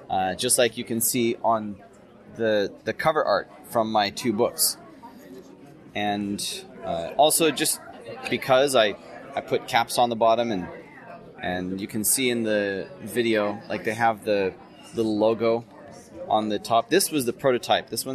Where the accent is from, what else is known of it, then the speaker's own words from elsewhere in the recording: Dallas, Texas, United States; I grew up in Dallas, partly. I moved here when I was 10, and it's you know, kind of like coming home, even though I don't have any home here now.